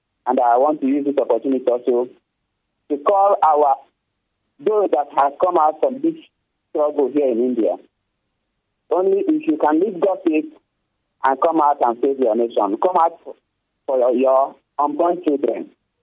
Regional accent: Imo, Nigeria; I come from Imo State.

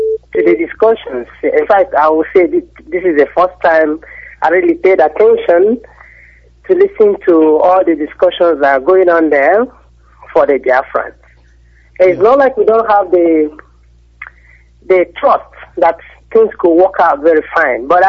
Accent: Owerri, Imo, Nigeria; now in Italy; I'm from Owerri.

